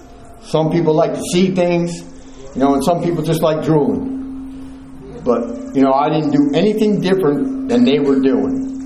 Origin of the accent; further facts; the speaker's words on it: Dover, New Jersey, United States; born there; But anyways, I was born in Dover, New Jersey. I got five sisters and one brother.